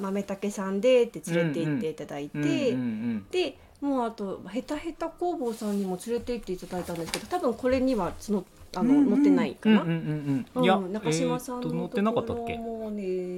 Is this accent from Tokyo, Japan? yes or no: no; Saga, Japan; 地元佐賀なので、うんうん、全然同じじゃないですけど、うん、まあ、周り田んぼだし、